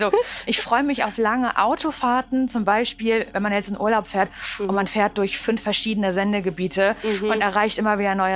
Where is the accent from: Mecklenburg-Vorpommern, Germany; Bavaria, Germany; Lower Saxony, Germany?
Mecklenburg-Vorpommern, Germany; Parchim; Ich komme ja aus Parchim. Da gibt es medientechnisch überhaupt nichts.